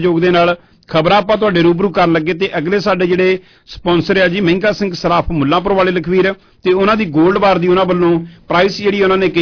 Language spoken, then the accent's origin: Punjabi; Jand Kohala, Punjab, India; ਜੰਡ ਕੋਹਾਲਾ ਮੇਰਾ ਪਿੰਡ